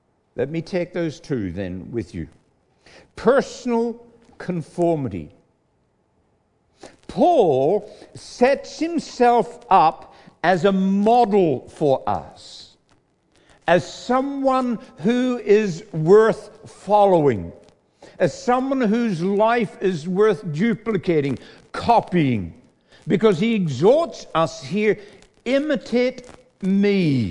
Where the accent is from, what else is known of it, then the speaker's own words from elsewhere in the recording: United Kingdom; now in Australia; I hold dual citizenship. I am a British subject, and then about 12 years ago, I became an Australian citizen.